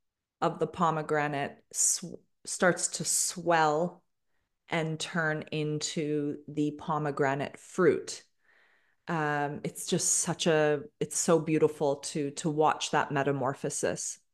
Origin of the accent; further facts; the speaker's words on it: Toronto, Ontario, Canada; Let's think of the climate and country that I was born and raised in Canada, Toronto, Ontario. It's freezing cold, right?